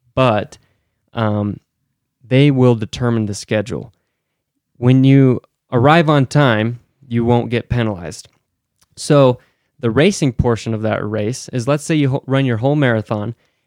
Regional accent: Utah, United States; And I have experience, I'm from Utah, and I have experience riding in what I consider desert sand.

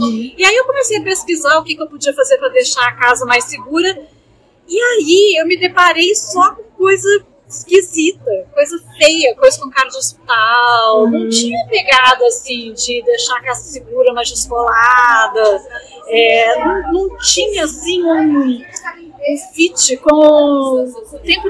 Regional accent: Belo Horizonte, Minas Gerais, Brazil; moved away as an adult; now in São Paulo, Brazil; Eu tenho 46 anos, sou arquiteta, sou mineira, Belo Horizonte, não é? Assim, conterrânea de Rede Longevidade. Mas assim, eu falo que às vezes eu sou meio mineira, meio paulista, porque eu morei aqui em São Paulo quase 20 anos.

